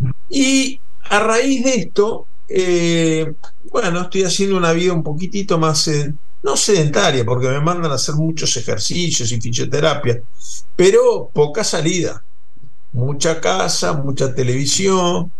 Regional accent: Uruguay; yo asistí al homenaje, como tantos uruguayos.

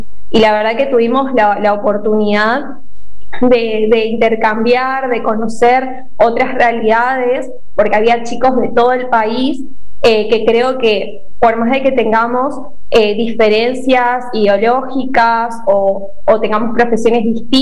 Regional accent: Formosa, Argentina; de Formosa.

